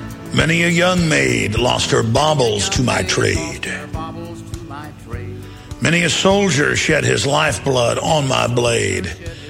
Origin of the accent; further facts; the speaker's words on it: Dallas, Texas, United States; I grew up in Dallas, just down the street from here, and came and saw like movies like Dumbo and stuff when they'd re-air old Disney movies.